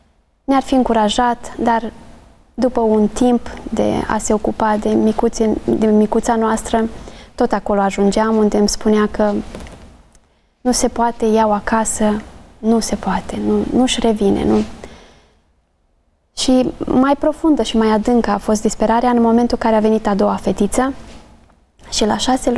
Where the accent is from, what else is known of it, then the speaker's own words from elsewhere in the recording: Bukovina, Romania; also born or lived in Spain; Noi suntem bucovineni, amândoi.